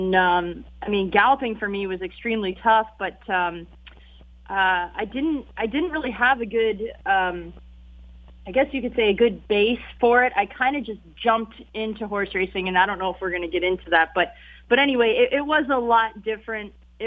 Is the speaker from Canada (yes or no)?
yes; Canada; in Canada, where I was from, I was 4 hours from Woodbine, so, you know, I didn't have a lot of, I guess, Woodbine wasn't a big thing where I was at. It was 4 hours away.